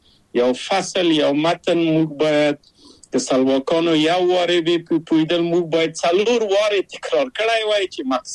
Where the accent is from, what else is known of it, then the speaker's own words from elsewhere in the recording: Kabul, Afghanistan; moved away as an adult; now in Czech Republic; او زه له کابل په یو دولتي بورس چکسلواکیا ته راغلم.